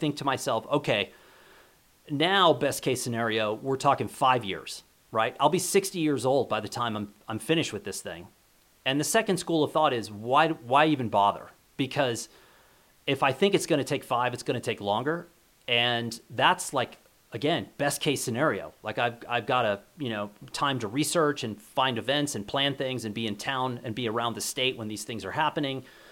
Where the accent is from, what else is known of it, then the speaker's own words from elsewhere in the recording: New Mexico, United States; It's a project that will take me to all 33 counties in New Mexico, which is a way for me to explore my home state.